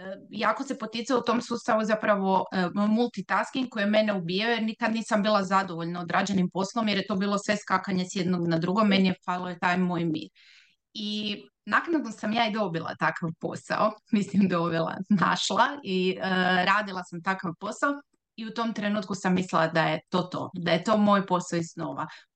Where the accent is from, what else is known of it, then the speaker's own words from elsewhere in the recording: Pula, Istria County, Croatia; dolazim iz Pule